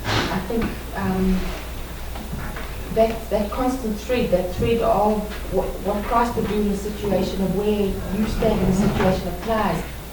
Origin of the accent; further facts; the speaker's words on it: South Africa; now in United States; I'm speaking now as a South African, and I've only been in the United States for 5 weeks.